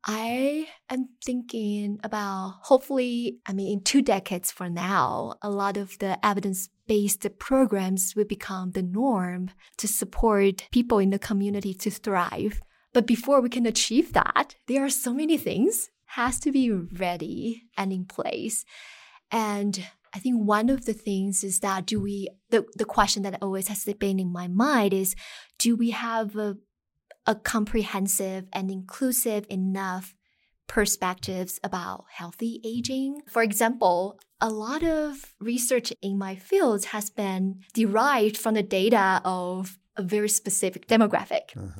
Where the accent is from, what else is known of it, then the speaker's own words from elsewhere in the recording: Taiwan; I always thought that I grew up in Taiwan. I should be very familiar with the cultural context.